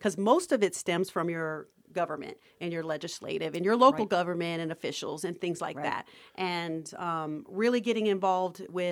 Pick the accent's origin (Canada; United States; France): United States; Las Vegas, Nevada; You know, I grew up in Las Vegas, and so this community is very near and dear to my heart.